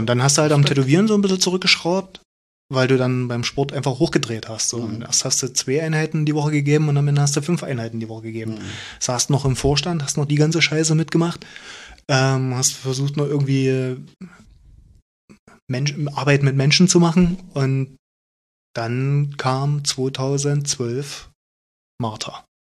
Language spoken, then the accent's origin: German; Leipzig, Saxony, Germany; Nee, ich komme aus Leipzig.